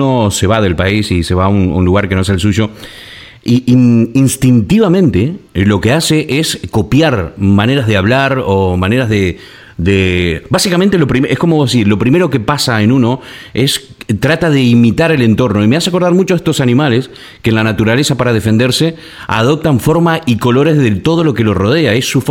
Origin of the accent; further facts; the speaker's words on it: Argentina; moved away as an adult; yo que me fui con 30 años de Argentina, me fui con una mochila de cosas que había aprendido para poder avanzar